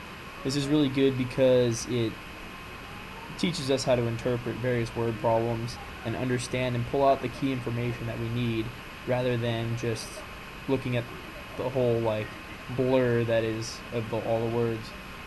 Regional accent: San Jose, California, United States; now in San Diego, United States; I'm from San Jose, California. There is nothing to do in San Jose, so I'm very glad to be in San Diego now.

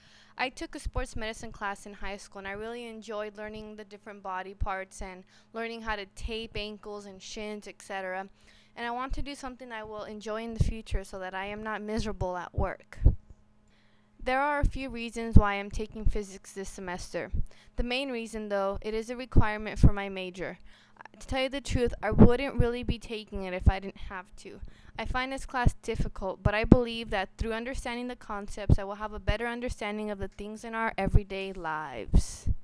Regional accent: Indio, California, United States; now in San Diego, United States; I am from Indio, California, which is here in SoCal, and it is about 30 miles east of the Palm Springs area.

